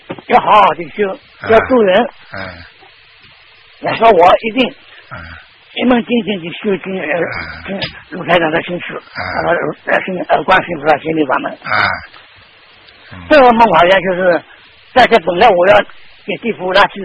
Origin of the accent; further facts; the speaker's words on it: Shanghai, China; 我是上海的，而且我是大陆上海的